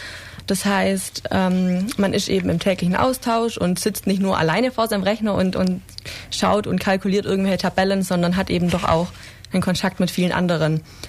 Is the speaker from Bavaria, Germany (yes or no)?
no; Ebnat, Baden-Württemberg, Germany; now in Ulm, Germany; Ich komme aus Ebnath ursprünglich, das ist in der Nähe von Aalen. Ich wollte zu meinem Freund ziehen und habe deswegen nach einer Ausbildung in Ulm geschaut.